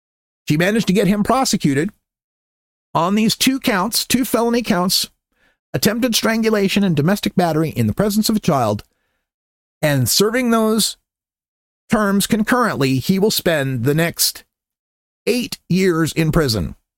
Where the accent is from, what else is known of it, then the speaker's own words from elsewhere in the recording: Nampa, Idaho, United States; Meanwhile, over in Nampa, my hometown in Nampa